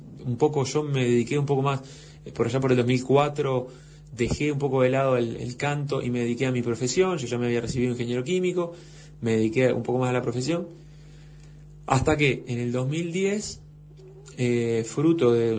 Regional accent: Salto, Uruguay; comencé a estudiar acompañamiento de guitarra, más que nada en la parte folclórica, en mi ciudad natal, en Salto.

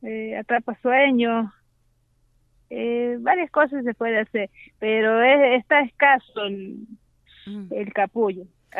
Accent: Santa Gertrudes, Catamarca, Argentina; acá en mi pueblo, Santa Gertrudes se llama, departamento de Ancasti.

